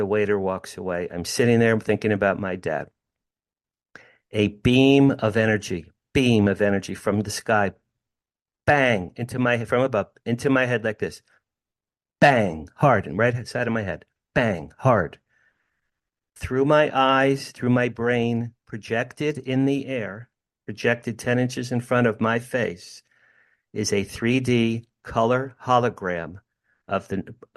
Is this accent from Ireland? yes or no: no; Asbury Park, New Jersey, United States; I'm almost 14, near Asbury Park, New Jersey, my hometown, suburban New Jersey.